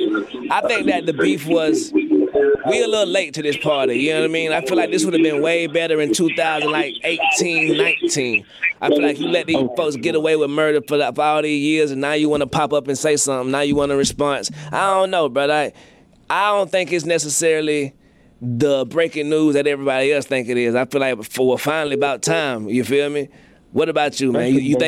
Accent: Atlanta, Georgia, United States; I'm from Atlanta, Georgia.

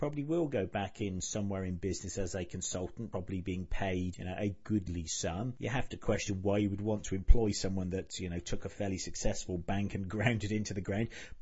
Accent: United Kingdom; I, as the British taxpayer, you know, we're funding that.

